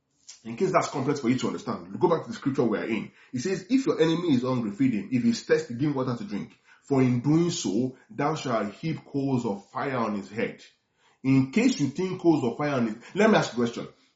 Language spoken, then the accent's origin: English; Lagos, Nigeria; You will know that I'm a Yoruba boy. You will know that I grew up in Lagos